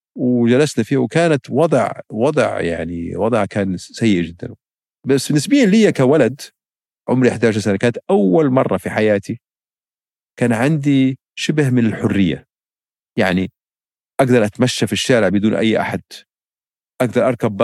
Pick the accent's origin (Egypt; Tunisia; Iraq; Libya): Libya; Tripoli, Tripoli District; born there; also born or lived in Paris; مواليد طرابلس أول أول ثلاث سنوات كنت في باريس لأنه كان والد سفير ليبيا في باريس بعدين رجعت ليبيا بس كل ذكرياتي الطفولة كانت في ليبيا في طرابلس